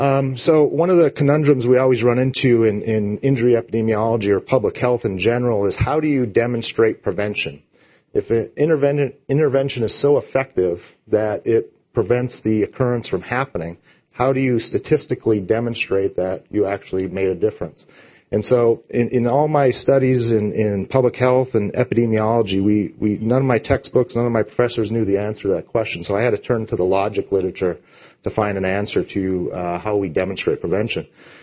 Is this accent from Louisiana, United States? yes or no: no; Michigan, United States; but I'm a Midwest guy. I grew up in Michigan, went to school at Michigan State